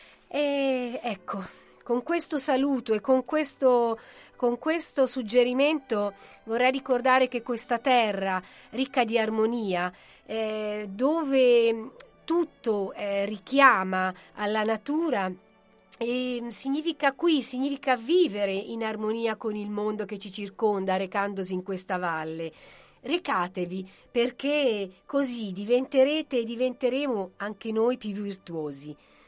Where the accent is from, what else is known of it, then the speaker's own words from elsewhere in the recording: Tuscany, Italy; born there; allora mercoledì prossimo con una vallata a me particolarmente cara, la Valdichiana.